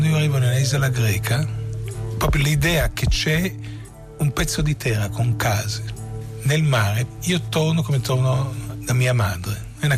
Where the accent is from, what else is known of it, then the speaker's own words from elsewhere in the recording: Israel; born there; accent: Israeli; Italian is a second language; per me la lingua della casa era il rumeno, ma la lingua della cultura, la lingua, diciamo, della mia vita, perché io sono nato in Israele, tutti i miei cugini in Romania. Perciò il mio rumeno, quando lo parlo con un accento israeliano molto marcato